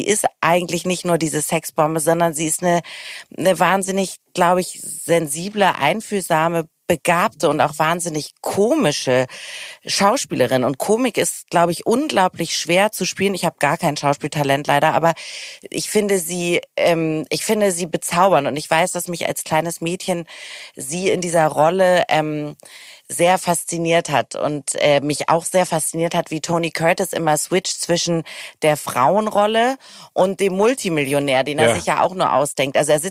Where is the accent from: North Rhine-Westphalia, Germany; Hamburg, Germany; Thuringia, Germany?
Hamburg, Germany; ich komme ja auch aus Hamburg